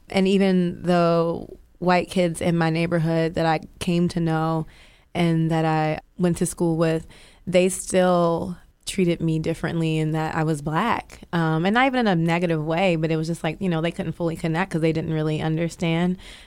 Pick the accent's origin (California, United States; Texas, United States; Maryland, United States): Maryland, United States; Baltimore; So those are the things that I remember a lot from growing up in Baltimore.